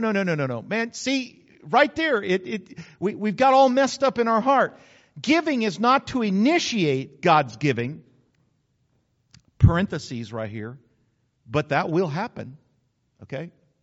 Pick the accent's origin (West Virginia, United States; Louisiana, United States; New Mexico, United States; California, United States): New Mexico, United States; See, I was born and raised in New Mexico.